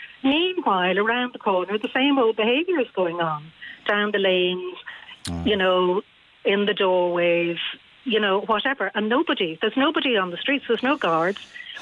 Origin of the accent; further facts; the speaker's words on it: Dublin, Leinster, Ireland; I'm originally from the Dublin 6 area